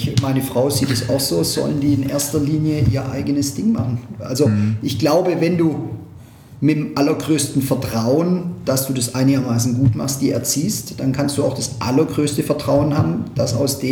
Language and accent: German; Backnang, Baden-Württemberg, Germany